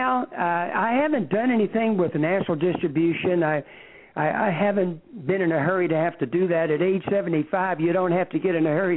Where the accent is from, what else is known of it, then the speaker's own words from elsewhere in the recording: Louisiana, United States; the truth of the matter is, I'm from Louisiana, I have my roots are down there